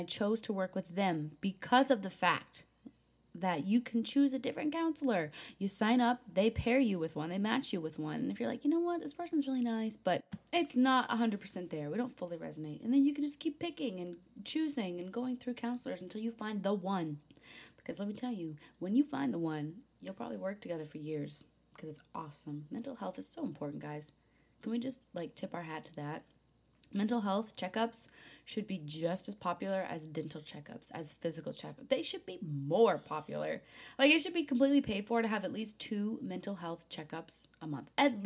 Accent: New England, United States; also born or lived in Indiana / Kentucky; I grew up in New England, was born and raised in southern Indiana-Kentucky border.

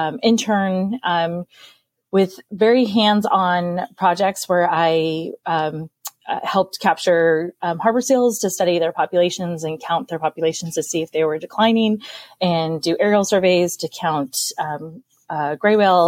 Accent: San Diego, California, United States; So, I grew up in San Diego, so I grew up on the coast. So I was lucky enough to grow up tide pooling with my dad in San Diego.

